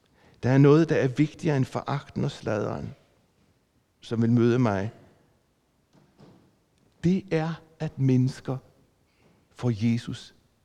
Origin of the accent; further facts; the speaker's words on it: Nexø, Capital Region of Denmark, Denmark; i den by, hvor jeg kommer fra, fra Nexø på Bornholm.